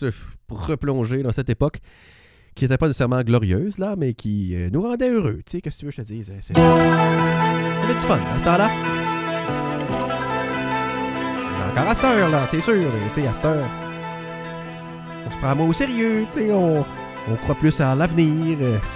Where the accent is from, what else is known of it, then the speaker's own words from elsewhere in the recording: Quebec City, Quebec, Canada; moi je viens de Québec